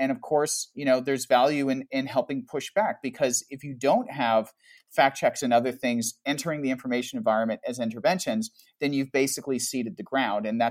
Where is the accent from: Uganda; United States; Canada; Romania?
Canada; I'm Canadian and I live in Toronto